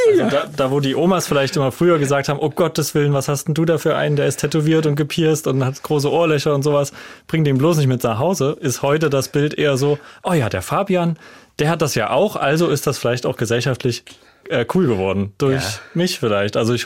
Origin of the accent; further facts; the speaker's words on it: Thuringia, Germany; also born or lived in Cologne; now in Leipzig, Germany; Aufgewachsen in Thüringen, ist ja direkt Nachbarstaat. Und dann viele, viele Jahre in Leipzig gewohnt, bis ich dann irgendwann mal nach Köln gezogen bin. Dann wieder nach Thüringen, jetzt doch wieder Leipzig.